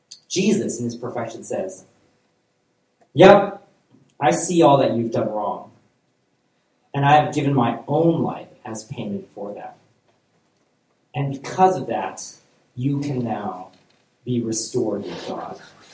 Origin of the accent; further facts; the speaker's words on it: United States; And because I'm from America, I would use our politicians